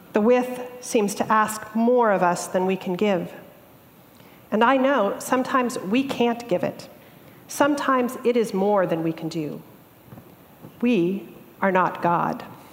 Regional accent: Phoenix, Arizona, United States; I'm a girl from Phoenix, Arizona. Things built in the 1920s are old.

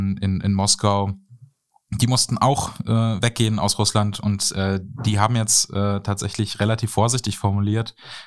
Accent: East Germany, Germany; bin jetzt Ossi und will ich jetzt, dass meine in Anführungszeichen meine Vergangenheit eben als Ostdeutsche abgewickelt wird

